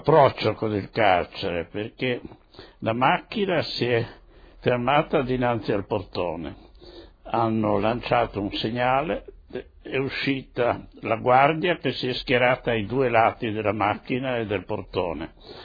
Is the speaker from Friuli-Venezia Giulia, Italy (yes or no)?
yes; Trieste, Friuli-Venezia Giulia, Italy; born there; sono nato a Trieste il 9 dicembre 1911, quindi una Trieste asburgica.